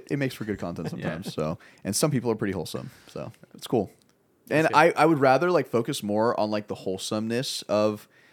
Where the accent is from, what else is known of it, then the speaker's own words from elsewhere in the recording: Florida, United States; I'm from Florida, and like in Florida, at least where I was from, you know, like it was like a no name.